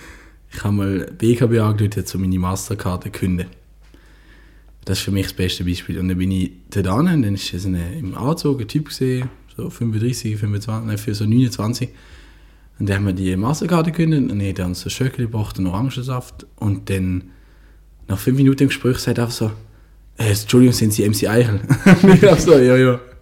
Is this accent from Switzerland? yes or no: yes; Basel, Basel-Stadt, Switzerland; Ich als Basler finde auch nicht so viel mit der Schweiz zu tun. So. Wir haben da keine Berge. Ich bin mit einem Schritt in Frankreich, einem Schritt in Deutschland. Ich gehe öfters nach Paris als nach Luzern in die Ferien.